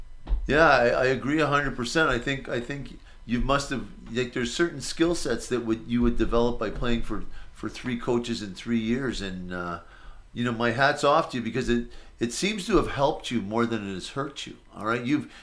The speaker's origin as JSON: {"language": "English", "town": "Montreal", "region": "Quebec", "country": "Canada", "tie": "born or raised there", "said": "I grew up in Montreal"}